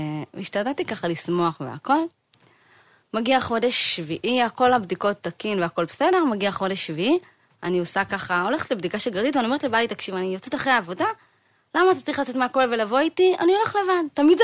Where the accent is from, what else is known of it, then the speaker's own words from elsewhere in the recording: Jerusalem, Jerusalem District, Israel; גדלתי בירושלים, התחתנתי עם בני ברק, עם בן יחיד.